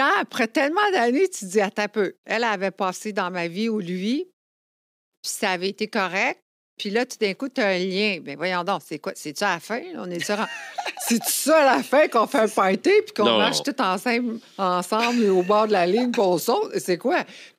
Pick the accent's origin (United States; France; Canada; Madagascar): United States; Je suis Américaine.